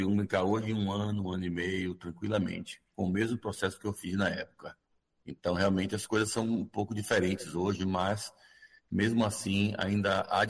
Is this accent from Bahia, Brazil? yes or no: yes; Salvador, Bahia, Brazil; now in United States; Salvador, Bahia.